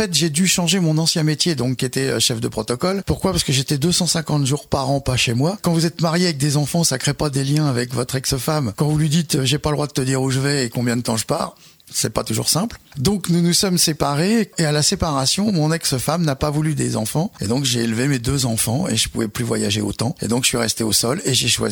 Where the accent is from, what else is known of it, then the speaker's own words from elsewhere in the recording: Paris, Île-de-France, France; quand j'étais petit, j'habitais à Paris.